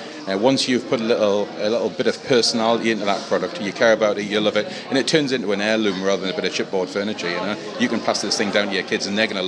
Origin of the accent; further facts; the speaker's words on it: United Kingdom; I'm very proud of being British.